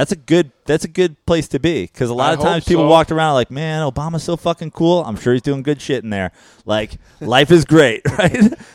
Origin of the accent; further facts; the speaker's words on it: New York, United States; as a New Yorker, as a New Yorker, I'm like, this guy's a lifelong Democrat